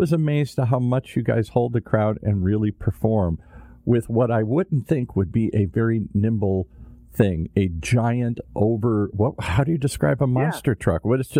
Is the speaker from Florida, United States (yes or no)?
no; Detroit, Michigan, United States; I grew up in that era. I grew up in Detroit and Motown and stuff. Everybody's dad worked in a factory or for the company or something here.